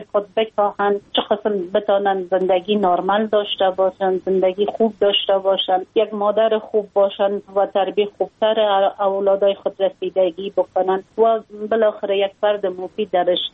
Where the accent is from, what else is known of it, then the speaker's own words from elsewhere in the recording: Afghanistan; ما یک خانم مسلمان هستم، از افغانستان هستم